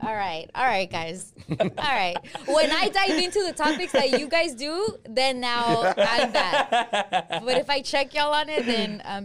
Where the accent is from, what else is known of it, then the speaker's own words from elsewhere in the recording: Sylmar, California, United States; It was really fun growing up in Silmar. Or living in Silmar.